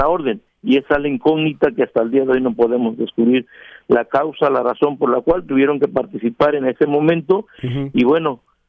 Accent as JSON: {"language": "Spanish", "region": "Guerrero", "country": "Mexico", "said": "porque somos de Guerrero, esos días estuvieron lloviendo"}